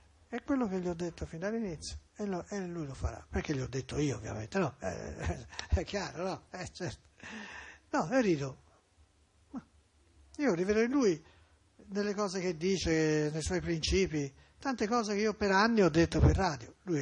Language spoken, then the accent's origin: Italian; Florence, Tuscany, Italy; Firenze, io sto parlando di Firenze perché sono fiorentino